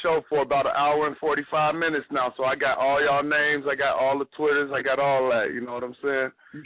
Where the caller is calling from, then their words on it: Minnesota, United States; Minnesota, man.